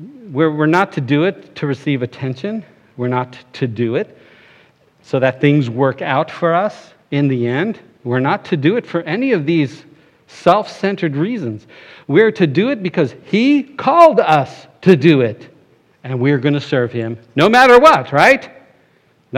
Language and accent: English; Florida, United States; now in West Virginia, United States; here we are in little old West Virginia. Can you believe it? I'm from Florida. I can't believe I'm here still.